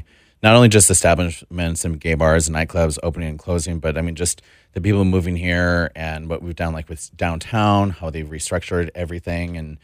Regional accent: North Dakota, United States; also born or lived in Minnesota; now in Las Vegas, United States; Originally from the Midwest. From North Dakota, Minnesota.

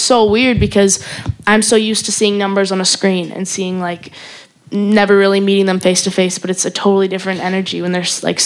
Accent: Calgary, Alberta, Canada; Calgary, Canada.

